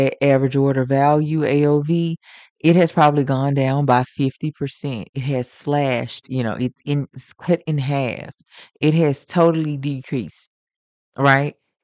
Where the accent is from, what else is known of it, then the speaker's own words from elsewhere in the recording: the South, United States; accent: Southern drawl; I've got a little drawl in my accent, right?